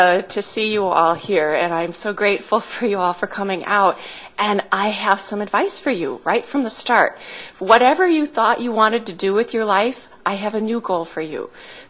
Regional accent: United States; now in Ottawa, Canada; And I came to Ottawa as an American, not in any sense understanding what federalism was.

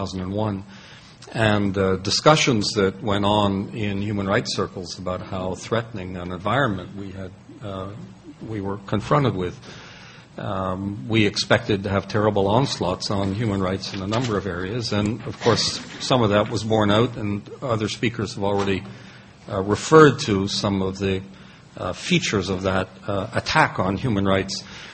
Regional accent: Montreal, Quebec, Canada; now in Ireland; I am originally from here, Montreal

